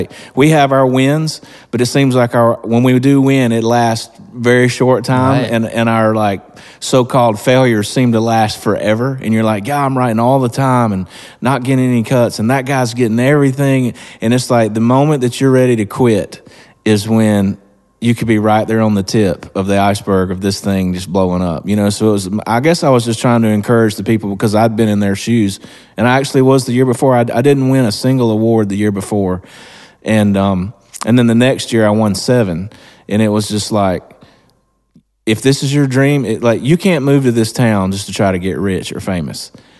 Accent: Georgia, United States

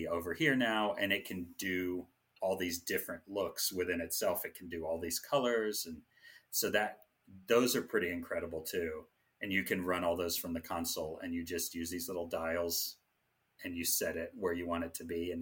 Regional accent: Jackson, Tennessee, United States; now in Las Vegas, United States; I'm from Tennessee.

